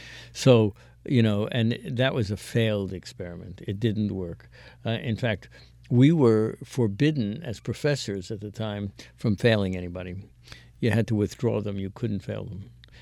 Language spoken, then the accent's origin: English; New York, United States; A lot of the wealthy kids I grew up with on the West Side, their parents had a lot of money, but they went to science in Stuyvesant.